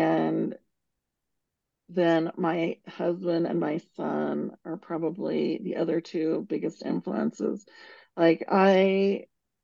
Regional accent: Kansas City, United States; I grew up in Kansas City.

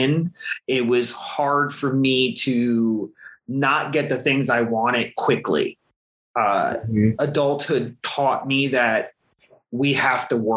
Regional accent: New Jersey, United States; I grew up in central New Jersey. Typically there is an argument in New Jersey as to there is no central.

